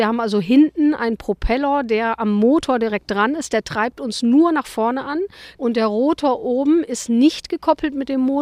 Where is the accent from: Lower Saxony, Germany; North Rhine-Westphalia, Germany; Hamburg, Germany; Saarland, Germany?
Lower Saxony, Germany; now in Hanover, Germany; Ich komme eigentlich aus dem Ammerland und bin hier vor vielen Jahren hergezogen nach Hannover.